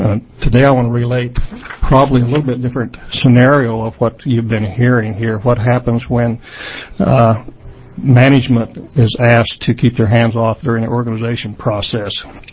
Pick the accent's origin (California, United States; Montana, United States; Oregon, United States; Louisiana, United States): Oregon, United States; Beaverton; also born or lived in Utah; I'm from Beaverton, Oregon.